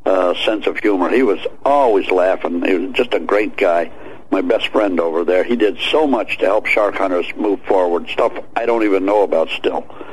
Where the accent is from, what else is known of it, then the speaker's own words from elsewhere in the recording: Ireland; I'm Irish. I never stop talking.